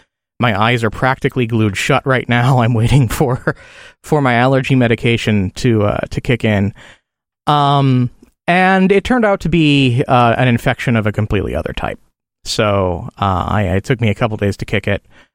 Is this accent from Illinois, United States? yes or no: yes; Illinois, United States; other states like New York and actually my home state of Illinois.